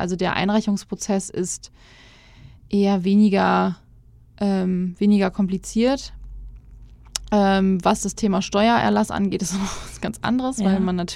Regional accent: Lübeck, Schleswig-Holstein, Germany; Wir werden in der Zwischenzeit auch in meine Heimat nach Lübeck wieder ziehen, weil da einfach meine Familie auch ist

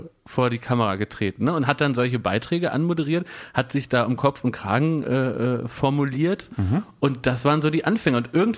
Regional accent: Berlin, Germany; Das eine war für mich als Berliner TV Berlin

